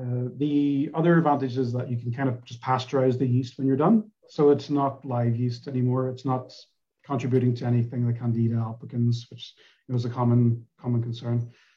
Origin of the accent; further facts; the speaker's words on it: Northern Ireland, United Kingdom; I'm from Northern Ireland